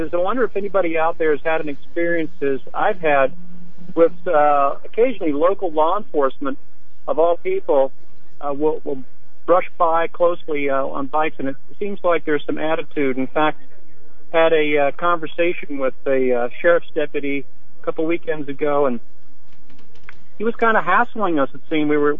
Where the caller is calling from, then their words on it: Auburn, United States; I'm calling from Auburn.